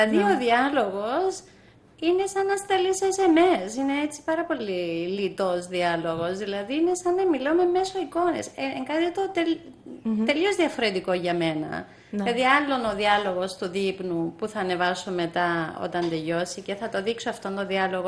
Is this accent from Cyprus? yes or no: yes; Cyprus; Δηλαδή να είναι κάτι που να αντανακλά τον τόπο μου, να λέει κάτι για Κύπρο.